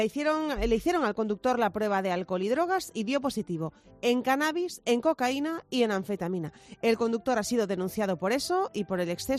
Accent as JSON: {"language": "Spanish", "town": "Málaga", "region": "Andalusia", "country": "Spain", "said": "Somos previsores los malagueños"}